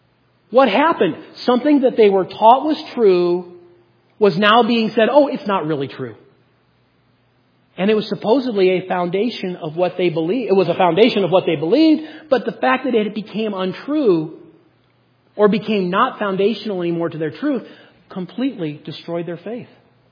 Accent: Gunnison, Colorado, United States; When I was When I was growing up in Gunnison

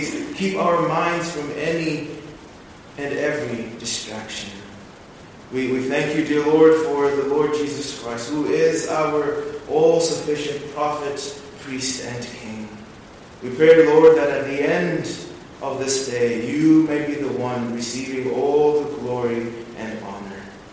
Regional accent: Zambia; also born or lived in Baltimore; now in Grand Rapids, United States; I am originally from Zambia, that's in Central Africa. I've been here in the United States for just about 11 years now. Lived in Baltimore, but now we're here in West Michigan. We live in Grand Rapids.

